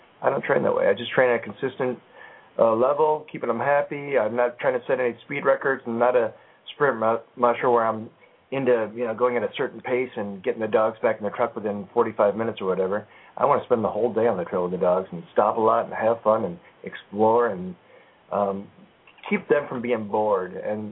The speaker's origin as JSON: {"language": "English", "town": "Chicago", "region": "Illinois", "country": "United States", "said": "It's interesting, you know, because I'm coming from Chicago, there ain't too many people."}